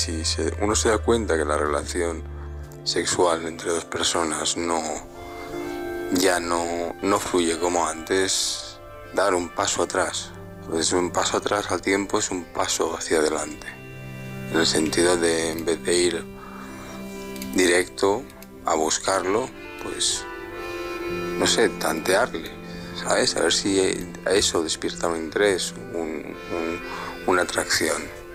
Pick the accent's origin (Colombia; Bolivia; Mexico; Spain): Spain; Alicante, Valencian Community; de Alicante.